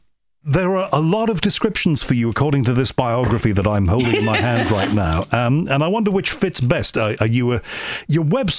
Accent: Liverpool, North West England, United Kingdom; I love New York because I think it's very much like my home city. I'm from Liverpool, right? And Liverpool's a port city, even looks a bit like New York.

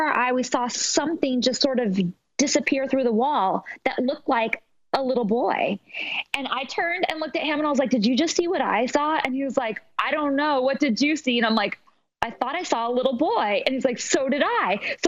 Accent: California, United States; So I didn't grow up in L.A. I grew up in Northern California.

